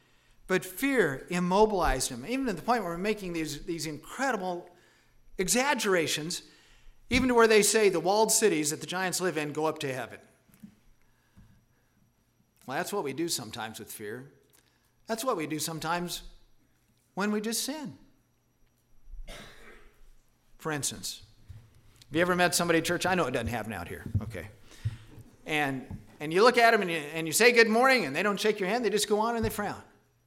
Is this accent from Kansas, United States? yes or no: yes; Kansas, United States; because I grew up here in Kansas.